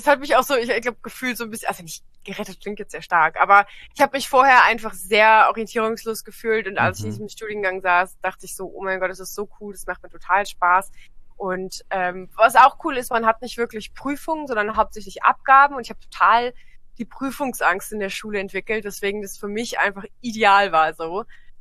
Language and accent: German; Trier, Rhineland-Palatinate, Germany; Ich komme aus Trier tatsächlich.